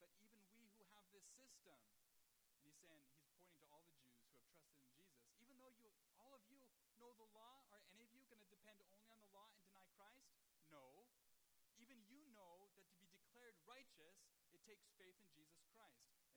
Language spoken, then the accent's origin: English; United States; No, I'm an American. I experience my life as an American.